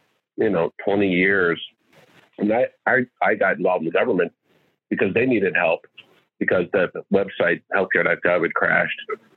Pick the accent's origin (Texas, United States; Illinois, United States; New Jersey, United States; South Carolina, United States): Illinois, United States; Chicago; I grew up in a house that I grew up in Chicago.